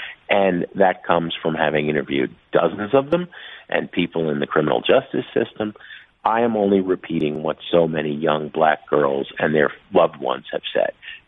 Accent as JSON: {"language": "English", "town": "Hoboken", "region": "New Jersey", "country": "United States", "tie": "born or raised there", "said": "I grew up in Hoboken, Jersey City, played in lots of bands with first-generation Cuban immigrants."}